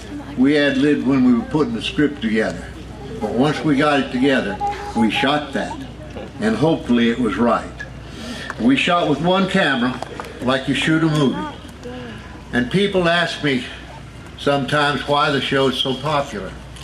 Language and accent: English; Mount Airy, North Carolina, United States; placing it in my hometown, Mount Airy, where our show was born